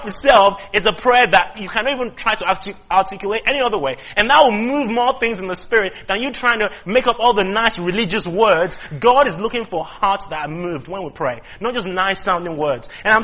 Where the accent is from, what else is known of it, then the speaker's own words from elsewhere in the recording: Liberia; born there; I was born in Liberia because my dad was a missionary to Liberia, and my mom is from Ghana as well, and my dad is from Nigeria. So, you know, I kind of grew up in the church